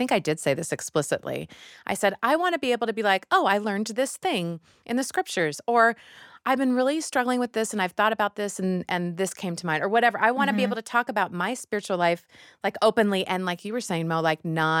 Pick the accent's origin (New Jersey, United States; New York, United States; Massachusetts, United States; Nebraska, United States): Nebraska, United States; I grew up in Nebraska where I was a religious minority, my family of origin